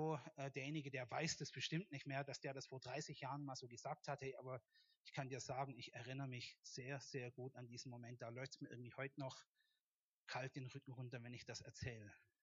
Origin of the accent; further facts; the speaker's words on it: West Germany, Germany; Es war damals so, bei uns in Westdeutschland, man hat sich halt konfirmieren lassen.